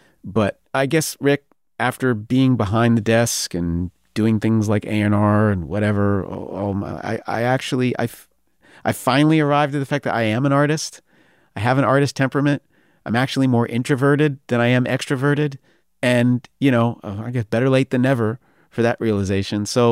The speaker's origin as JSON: {"language": "English", "region": "New York", "country": "United States", "said": "You know, I'm white, he's black. I'm from New York, he's from Detroit. I come from a upper middle class family."}